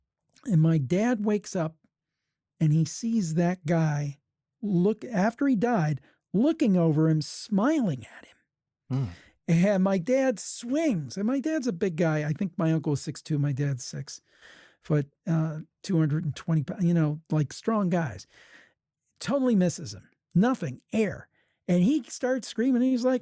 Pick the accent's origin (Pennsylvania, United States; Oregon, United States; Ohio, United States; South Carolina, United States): Ohio, United States; My family was originally from West Virginia. I grew up in Ohio. I was born and raised in Ohio.